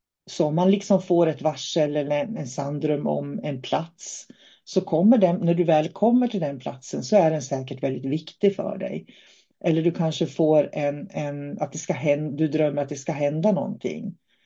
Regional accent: Norrbotten County, Sweden; Jag har hört många sådana historier från Norrbotten där jag kommer ifrån.

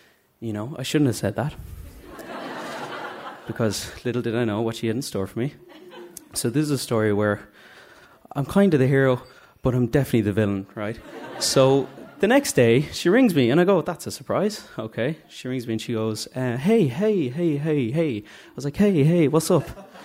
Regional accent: Drumcondra, Leinster, Ireland; So, I'm from Drumcondra.

